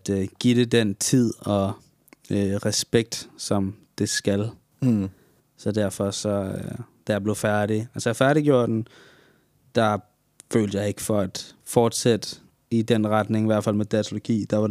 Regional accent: Brussels, Brussels-Capital Region, Belgium; Jeg blev født i Bruxelles i 1999, den 19. august. Der voksede jeg op sammen med min mor og min storesøster. Jeg gik i skole dernede

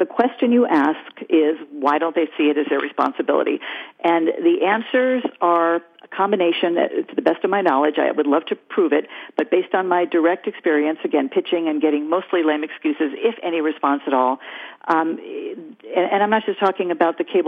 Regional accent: Saratoga, California, United States; I grew up in Silicon Valley, in Saratoga, so I feel like I'm kind of connected to you and this radio station.

